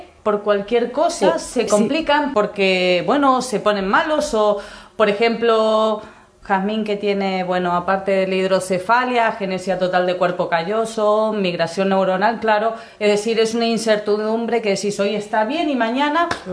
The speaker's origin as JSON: {"language": "Catalan", "country": "Italy", "said": "Sóc italiana, jo."}